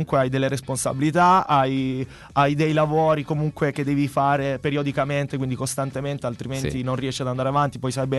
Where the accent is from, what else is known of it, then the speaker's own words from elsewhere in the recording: Apulia, Italy; Io sono salentino